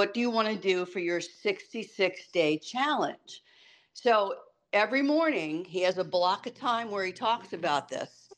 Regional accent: New Hampshire, United States; So I come from New Hampshire.

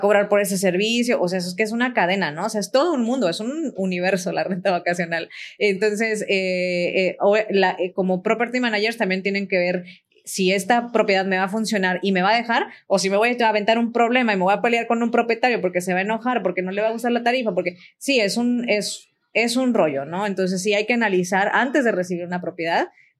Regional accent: Michoacán, Mexico; en hoteles, en Michoacán, de donde soy originaria

